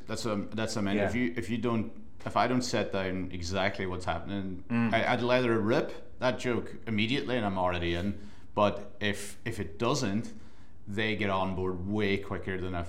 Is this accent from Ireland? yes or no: yes; Ireland; if I go on stage and just start off with like, "Oh, I'm Irish.